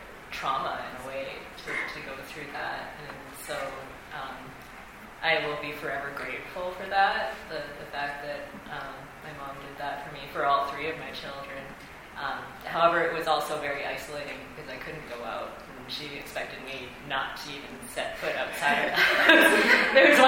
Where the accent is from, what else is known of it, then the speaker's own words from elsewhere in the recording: Canada; I'm Chinese Canadian, and in Chinese culture, you don't go out for a month after having a baby